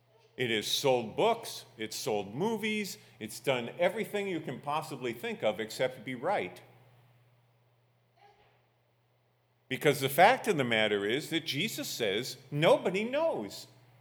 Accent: United States; You know, I grew up on Lake Erie. We used to watch them roll across the lake.

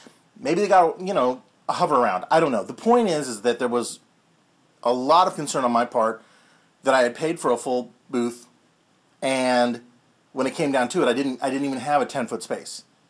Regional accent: Kansas City, United States; This is one that's here in my hometown, Kansas City.

